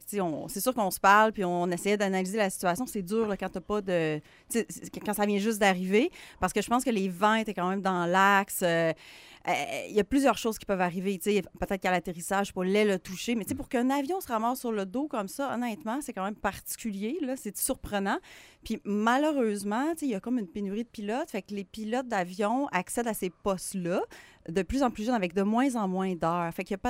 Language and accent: French; Dolbeau, Quebec, Canada; born there; Moi, je suis né à Dolbeau, puis j'ai pas été élevé là.